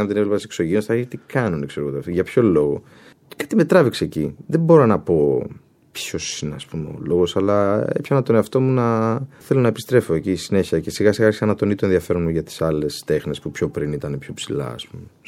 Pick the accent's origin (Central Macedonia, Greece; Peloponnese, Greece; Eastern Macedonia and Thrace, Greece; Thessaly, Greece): Thessaly, Greece; Karditsa; now in Athens, Greece; όταν ήρθα στην Αθήνα, γιατί μεγάλωσα στην επαρχία, στην Καρδίτσα.